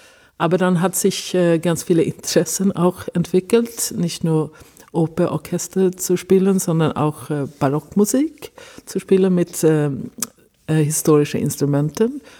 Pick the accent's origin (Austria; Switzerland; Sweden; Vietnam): Sweden; Stockholm, Stockholm County; German is a second language; moved away as an adult; now in Germany; Ich bin in Stockholm aufgewachsen. Ich habe auch in Stockholm studiert. Ich war auch im Ausland, ein Jahr in Berlin tatsächlich und in London auch ein halbes Jahr mindestens. Und so, sonst habe ich lange Zeit in Stockholm